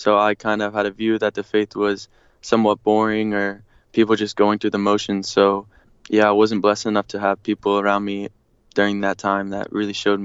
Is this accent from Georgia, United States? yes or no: yes; Atlanta, Georgia, United States; also born or lived in Texas; So I was adopted from birth to a family, an awesome family in Atlanta, Georgia. I was born in Texas to two birth parents who were too young at the time